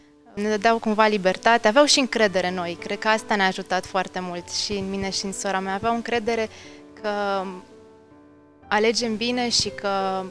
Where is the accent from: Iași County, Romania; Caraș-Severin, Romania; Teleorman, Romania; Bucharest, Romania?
Bucharest, Romania; eu stau lângă cu părinții, sunt din București.